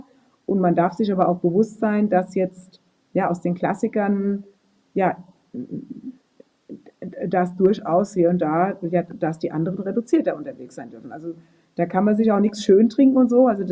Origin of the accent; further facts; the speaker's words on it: Ebersheim, Rhineland-Palatinate, Germany; gerade jetzt in meinem Heimatort in Ebersheim am letzten Wochenende ein fieser, sau seltener Hagelsturm-Tornado